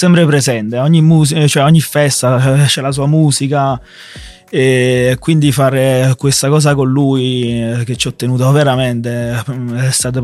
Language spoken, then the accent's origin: Italian; France; Italian is a second language; in Francia ho avuto pochi amici, ma proprio francesi. Tutta la mia vita, cioè, sono cresciuto con gli arabi, turchi